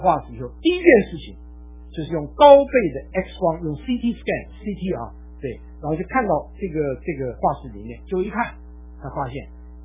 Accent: China; 你知道我们中国人啊，真是丢脸丢到这种

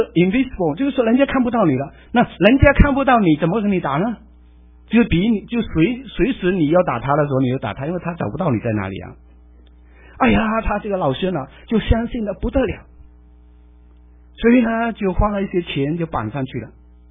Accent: United States; 他的 Wesley 跟我们美国人认识的这个 Wesley 不大一样

